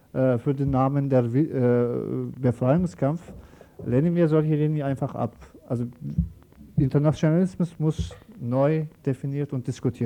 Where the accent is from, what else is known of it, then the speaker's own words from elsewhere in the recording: Turkey; German is a second language; Also allein Schwierigkeiten, sofern wir kommen aus der Türkei.